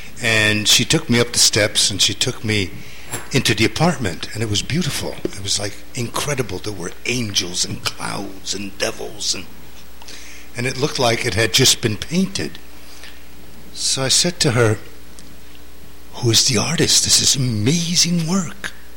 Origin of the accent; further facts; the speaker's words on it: Italy; But when I was a fugitive from American justice, I went to Italy, to my home country.